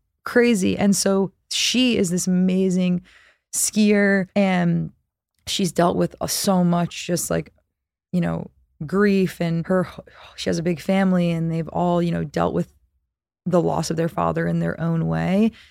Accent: East Coast, United States; Oh yeah, I'm from the East Coast, blah, blah, blah.

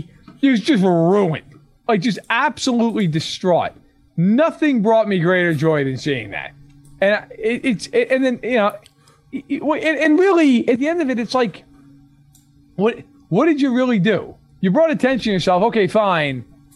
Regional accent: New York, United States; believe me, as a New Yorker

